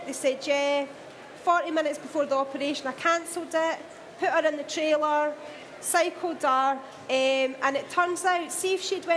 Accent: Scotland, United Kingdom; So that, but because obviously I adopted her and I'm Scottish, that's why she's here.

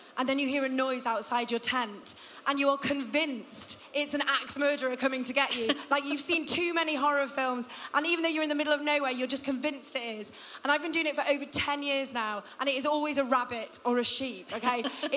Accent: United Kingdom; the biggest thing that we have against us, men and women, is being British

